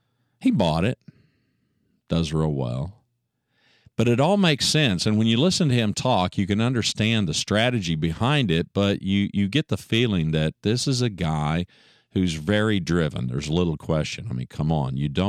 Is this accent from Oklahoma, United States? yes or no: yes; Oklahoma, United States; I'm a kid from Oklahoma.